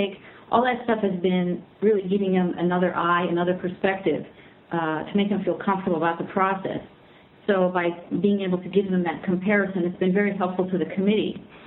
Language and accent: English; Iran; I had to explain my being Iranian to my American friends, and I kind of have to explain my being American to my Iranian friends. My mother's mother, my grandmother was American. She was from Idaho, but she married an Iranian and moved to Iran, and which is where I grew up.